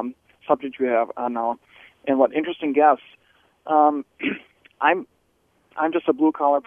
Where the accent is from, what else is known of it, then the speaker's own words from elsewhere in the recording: Ireland; I'm Irish, so at times I do have a sense of humor